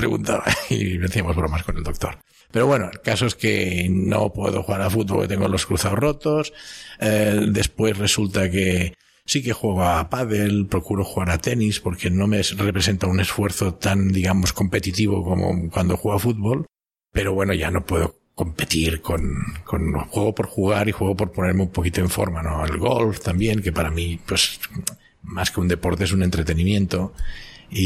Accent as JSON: {"language": "Spanish", "town": "Barcelona", "region": "Catalonia", "country": "Spain", "tie": "born there", "said": "Yo nací en el Eixample, en el límite entre el Eixample y Gracia. Era un barrio pues de clase media aquí en Barcelona."}